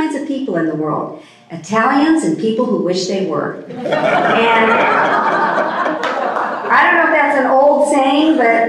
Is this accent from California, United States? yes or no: yes; California, United States; I have to tell you that I come from Orange County. I live in Cyprus.